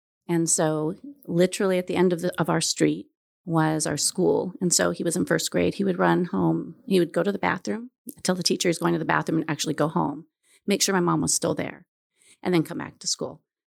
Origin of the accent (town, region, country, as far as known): Huntington Beach, California, United States; born or raised there; also born or lived in Japan